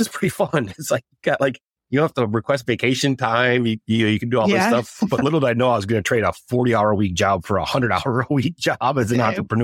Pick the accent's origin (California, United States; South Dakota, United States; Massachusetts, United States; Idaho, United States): South Dakota, United States; now in Dallas, United States; I grew up in South Dakota in the Midwest.